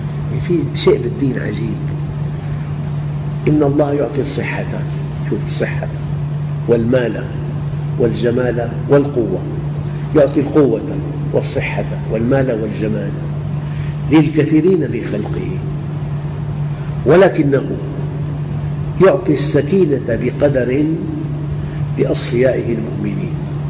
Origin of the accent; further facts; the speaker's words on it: Damascus, Damascus Governorate, Syria; في عندنا بالشام جادات،